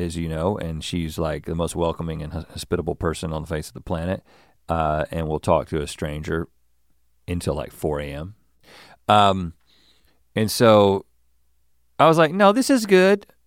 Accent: United States; I'm an American, yes.

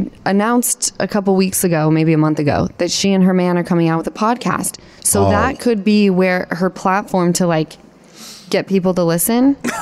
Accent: Utah, United States; now in Los Angeles, United States; We grew up in Utah together. Okay. She's in New York. I'm in LA.

